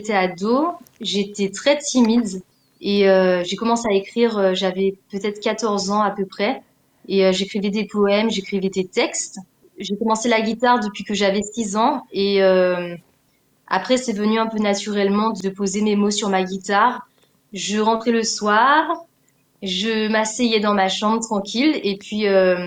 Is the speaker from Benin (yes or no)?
no; Martinique, France; Oui, je suis martiniquaise.